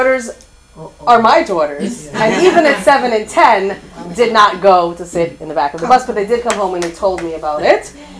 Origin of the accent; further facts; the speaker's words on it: Lakewood, New Jersey, United States; born there; I was born in Lakewood, New Jersey.